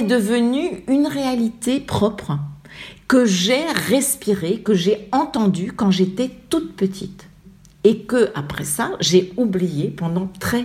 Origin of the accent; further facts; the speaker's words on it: Paris, Île-de-France, France; also born or lived in Germany; moi, je ne suis pas née au Maroc. Moi, je suis née d'ailleurs en Allemagne du Nord. Je suis venue à Paris bébé. Et en fait, je me sentais française et j'ai grandi en France.